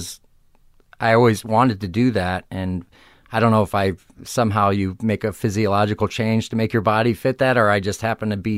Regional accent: Arlington Heights, Illinois, United States; Suburbs of Chicago, Arlington Heights, Illinois.

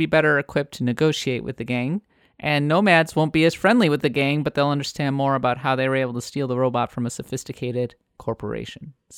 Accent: United States; I am an American. I do not subscribe to your centigrades.

